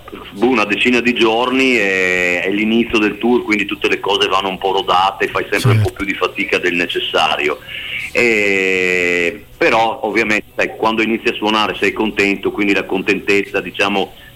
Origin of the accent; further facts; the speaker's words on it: Pordenone, Friuli-Venezia Giulia, Italy; now in San Quirino, Italy; io abito a San Quirino, ma in realtà sono proprio di Pordenone.